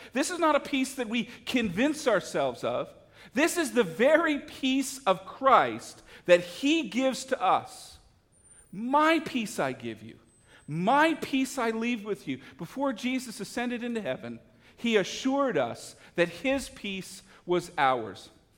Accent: Canada; When I was learning to walk, as a Canadian, I was learning to skate.

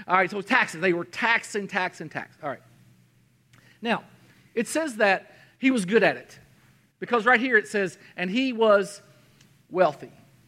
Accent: United States; I got a speeding ticket because I'm an American and I don't know metric.

